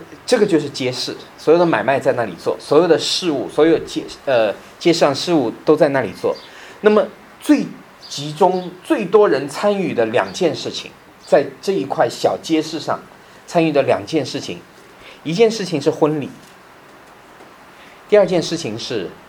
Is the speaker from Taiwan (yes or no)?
no; China